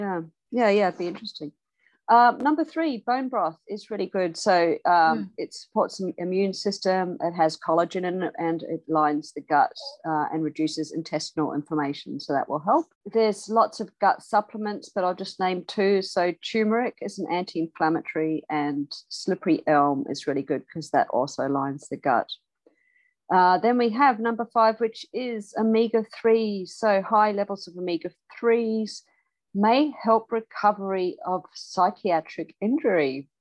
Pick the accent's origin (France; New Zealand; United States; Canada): New Zealand; born there; And look, I was born in New Zealand and they do it here now, but they didn't until quite recently.